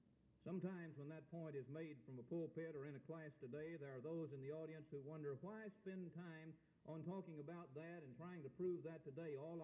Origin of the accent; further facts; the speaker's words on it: Tennessee, United States; when I was just a boy growing up in Middle Tennessee